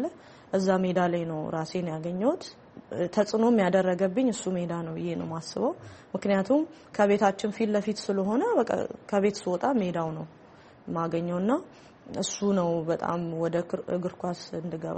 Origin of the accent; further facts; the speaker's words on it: Durame, Central Ethiopia, Ethiopia; እንግዲህ ያው እኔ ተወልጄ ያደግኩት በከምባታ ጠንባሮ ዞን ዱራሜ ከተማ ነው። ዱራሜ እንግዲህ የዞኑ ዋና መቀመጫ ነች። በጣም ትንሽዬ ከተማ ነች። እዛ ነው ተወልጄ ያደግኩት።